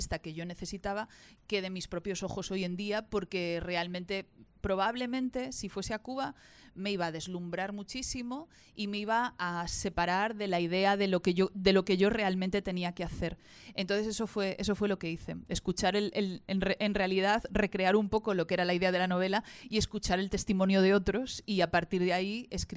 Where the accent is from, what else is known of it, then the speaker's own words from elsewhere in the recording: A Coruña, Galicia, Spain; en la ciudad de Coruña, que es de la ciudad de donde yo vengo.